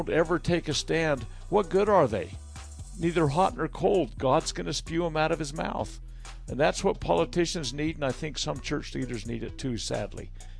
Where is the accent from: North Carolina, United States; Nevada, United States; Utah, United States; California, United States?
Utah, United States; But I look at we're from Utah.